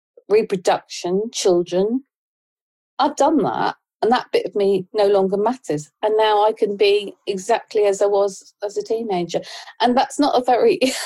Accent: Ipswich, East of England, United Kingdom; born there; But I wasn't adopted. I was born in Ipswich. I hated it. I didn't fit in.

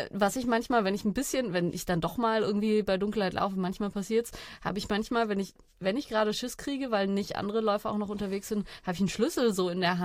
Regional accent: Freiburg, Baden-Württemberg, Germany; Ich komme aus Freiburg

